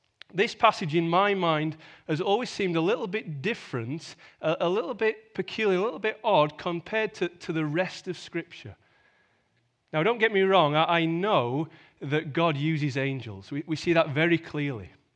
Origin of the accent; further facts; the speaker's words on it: England, United Kingdom; I'm from rural England. We come from two very different worlds